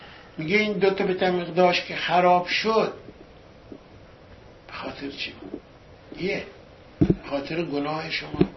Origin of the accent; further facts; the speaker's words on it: Iran; moved away; حتی ماها هم که از ایران اومدیم بیرون